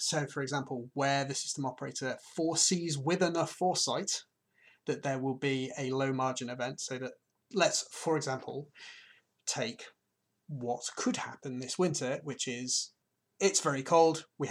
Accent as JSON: {"language": "English", "region": "England", "country": "United Kingdom", "said": "I guess because I'm English, I'm going to use a war metaphor."}